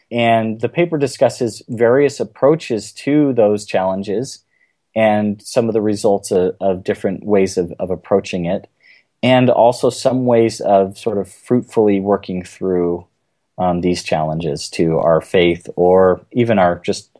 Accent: Provo, Utah, United States; I grew up in Provo, Utah, attended BYU, started out as a music major

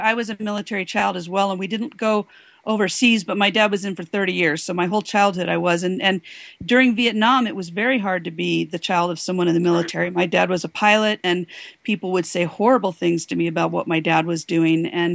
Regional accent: United States; And it was when I realized that being American didn't mean I was going to be safe.

